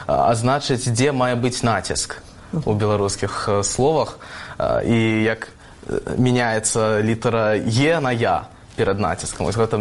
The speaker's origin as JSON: {"language": "Ukrainian", "country": "Uzbekistan", "also_born_or_lived": "Japan", "lives_now": "Czechia", "said": "як ви вже сказали. Я узбек, я народився в Японії і вже 6 років живу тут, в Чехії."}